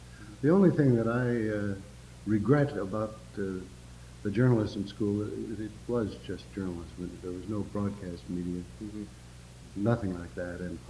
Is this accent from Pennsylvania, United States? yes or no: yes; Philadelphia, Pennsylvania, United States; And I come from Philadelphia, and graffiti is a tremendous problem.